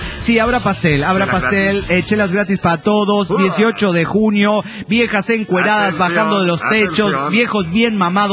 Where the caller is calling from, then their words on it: Guadalajara, Jalisco, Mexico; de Guadalajara, Jalisco, México.